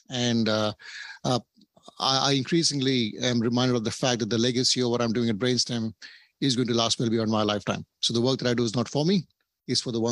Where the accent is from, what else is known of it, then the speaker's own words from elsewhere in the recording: India; I come from India, a land which is probably, I would say, significant diversity in terms of culture, in terms of language, in terms of race, in terms of religion, in terms of food, you name it.